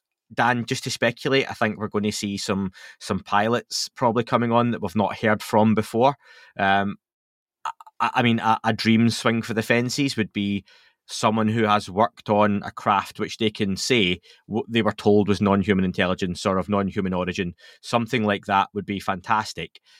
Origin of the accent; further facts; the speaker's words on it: Scotland, United Kingdom; Yeah, I'm open. I'm Scottish. We hate everyone.